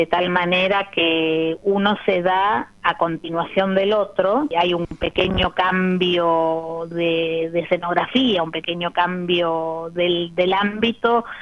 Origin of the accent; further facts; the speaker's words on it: Argentina; nos identifican tanto a nosotros como argentinos, ¿no?